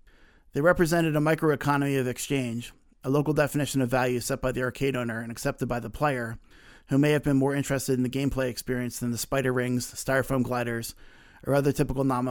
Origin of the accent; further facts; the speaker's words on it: New Jersey, United States; Like many kids growing up in America in the 1970s and 80s, my summer visits to amusement arcades in my native New Jersey included the collection and use of arcade redemption tokens.